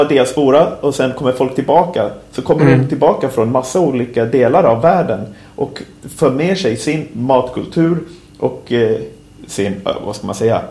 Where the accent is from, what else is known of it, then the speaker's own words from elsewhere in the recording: Tel Aviv, Tel Aviv District, Israel; Men sen när jag kom till mina hemtrakter nu, så the real Tel Aviv